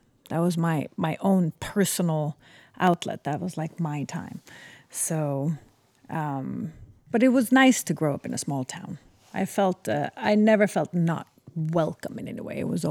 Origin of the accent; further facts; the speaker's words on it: Sweden; Yeah, first immigration. I was born there. My brother was born there. My sister wasn't born there. I grew up